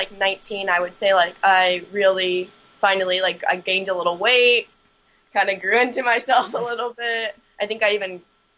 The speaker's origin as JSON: {"language": "English", "town": "Sacramento", "region": "California", "country": "United States", "tie": "born or raised there", "also_born_or_lived": "Auburn", "said": "I grew up in Sacramento. Okay, so I was in Auburn and Sacramento."}